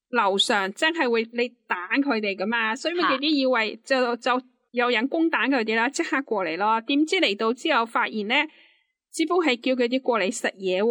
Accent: Hong Kong; 我香港人

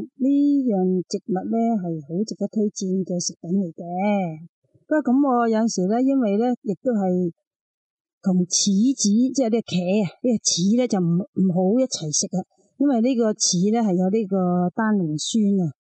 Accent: China; 咁其实我哋中国人都有嘅酸萝卜，

